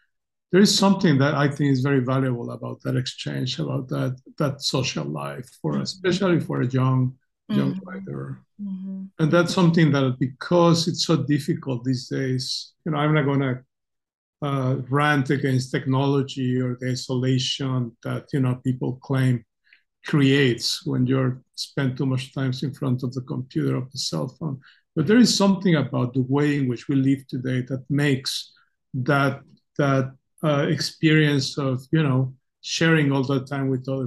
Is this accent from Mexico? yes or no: yes; Mexico City, Mexico; now in San Francisco, United States; when I came in 1986 from Mexico City.